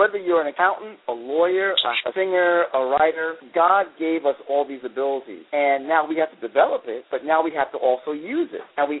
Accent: Brooklyn, New York, United States; Okay, well, I'm a Brooklyn boy, born and raised in Brooklyn, New York. Went to school in Brooklyn, Brooklyn Tech.

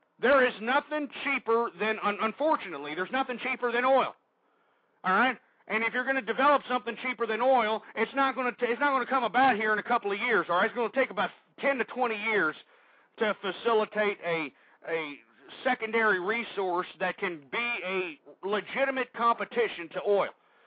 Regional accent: Texas, United States; and I'm from Texas, folks. I know people that go out to these oil rigs that are all over the Gulf of Mexico.

